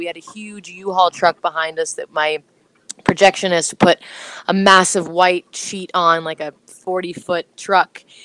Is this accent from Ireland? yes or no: yes; Ireland; also born or lived in Italy; now in Los Angeles, United States; I'm a child of the world. I grew up in Ireland, partly in Italy. I am Italian. I live in Los Angeles.